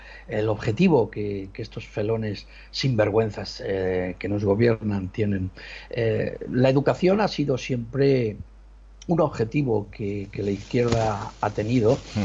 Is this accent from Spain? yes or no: yes; Spain; cada vez somos más los españoles que estamos hartos de este gobierno felón.